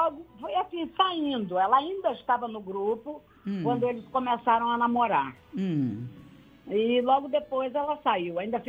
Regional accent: Itaboraí, Rio de Janeiro, Brazil; É Vila Nova de Tambi, é distrito de Itaboraí.

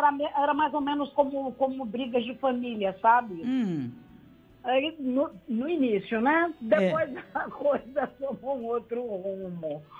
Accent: Itaboraí, Rio de Janeiro, Brazil; É Vila Nova de Tambi, é distrito de Itaboraí.

